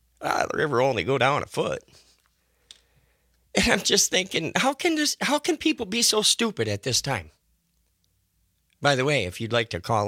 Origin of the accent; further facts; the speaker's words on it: Stoughton, United States; Meanwhile, in my hometown, Stoughton, still, you know, the fight is on to try and save the river